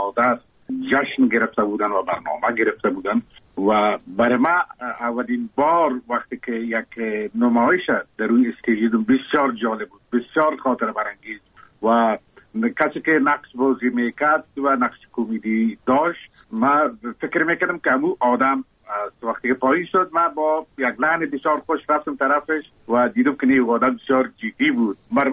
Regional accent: Kabul, Afghanistan; born or raised there

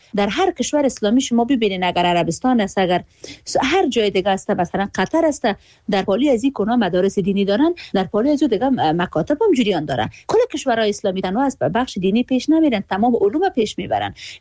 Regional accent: Afghanistan; نیاز افغانستان یا وطن خودم رو هر جایی که باشه

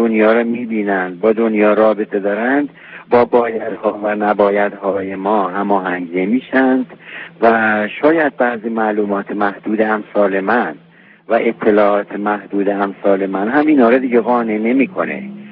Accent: Iran; من که از ایران هستیم

